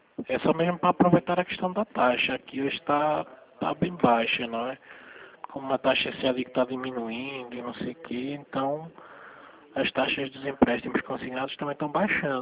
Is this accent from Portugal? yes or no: yes; Portugal; now in Recife, Brazil; eu tenho um sotaque diferente, mas é porque eu sou estrangeiro, eu sou português